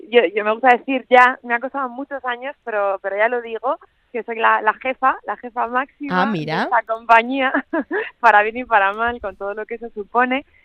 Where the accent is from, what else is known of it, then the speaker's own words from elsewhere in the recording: Valladolid, Castile and León, Spain; Yo vivía en Madrid, yo soy de Valladolid, pero me fui a estudiar a Madrid porque quería hacer teatro.